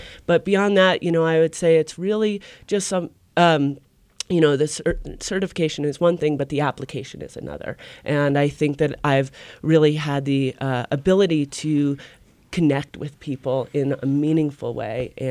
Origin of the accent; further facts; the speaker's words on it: New York, United States; growing up in New York, I kind of stuck out as a sore thumb.